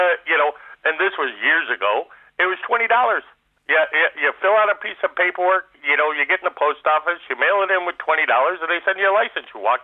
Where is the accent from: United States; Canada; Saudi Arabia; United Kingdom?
United States; Illinois; I'm 60, but I remember, you know, where I grew up right outside of Chicago was still the end of what they call Tornado Alley.